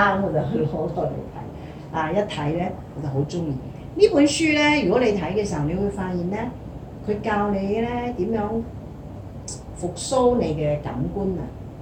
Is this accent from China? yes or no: no; Chaozhou, Pingtung County, Taiwan; born there; 他就去搬去台灣的南部，原來那個就是我的出生地，叫潮州的地方